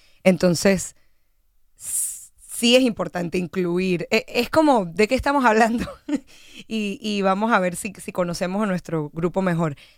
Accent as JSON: {"language": "Spanish", "country": "Puerto Rico", "said": "en Puerto Rico, de donde vengo"}